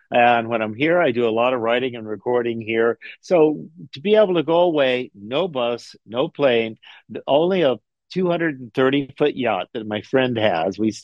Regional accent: Florida, United States; I grew up in Florida dodging hurricanes my whole life, so I can empathize with you.

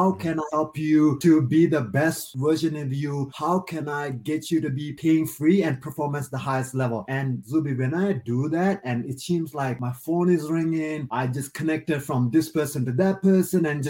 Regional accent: Sri Lanka; Like I came from Sri Lanka.

